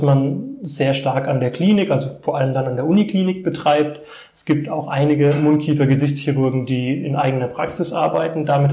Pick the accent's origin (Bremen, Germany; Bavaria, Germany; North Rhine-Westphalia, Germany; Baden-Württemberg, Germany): Bavaria, Germany; Erlenbach am Main; born there; also born or lived in Bad Neustadt, Germany; Geboren bin ich in Erlenbach am Main. Mein Vater kommt aus Elsenfeld am Main.